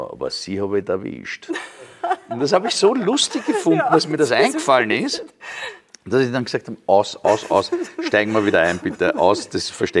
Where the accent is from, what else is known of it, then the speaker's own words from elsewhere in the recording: St. Vigil, Trentino-Alto Adige, Italy; Wir sind ja Südtiroler. Mhm. Rätoromanen, also keine Deutsch-Südtiroler, auch keine Italiener.